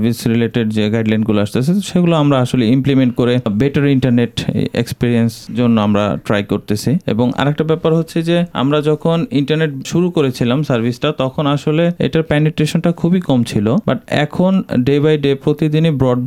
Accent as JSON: {"language": "Bangla", "country": "Bangladesh", "lives_now": "Dubai, United Arab Emirates", "said": "আমি নিজেও একজন প্রবাসী, বলতে গেলে আমি দুবাই একজন রেসিডেন্স হোল্ডার। আমি যখন সেখানে যাই তখন ফিল করি বাংলাদেশের টেলিভিশন দেখার কোনো সুযোগ ছিল না।"}